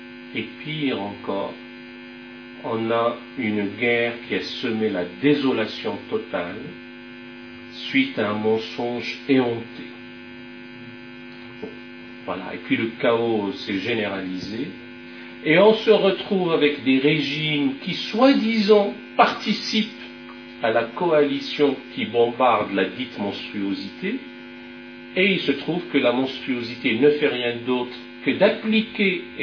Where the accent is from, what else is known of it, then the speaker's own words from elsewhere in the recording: France; et chez nous, en France